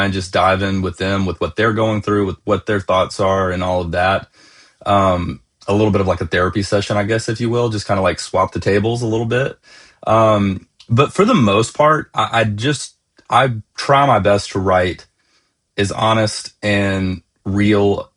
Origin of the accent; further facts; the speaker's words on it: Gainesville, Georgia, United States; now in Nashville, United States; I'm coming from Nashville, Tennessee. I was born and raised in Gainesville, Georgia, like an hour north of Atlanta. But I've lived in Nashville for, about 12 years now.